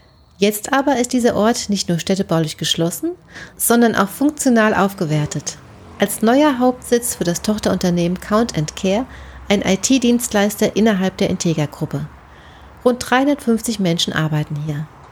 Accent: Darmstadt, Hesse, Germany; Ich bin wieder unterwegs, diesmal in meiner Heimatstadt Darmstadt

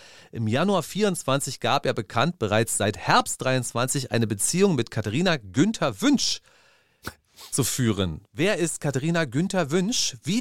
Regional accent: Berlin, Germany; als Berliner kann ich nur sagen, gut so

